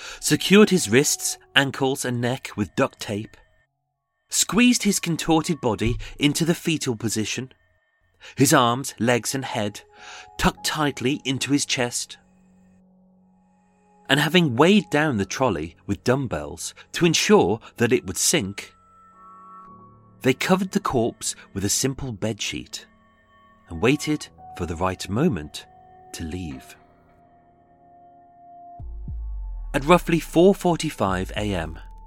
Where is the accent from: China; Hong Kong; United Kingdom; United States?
United Kingdom; Well, I am British.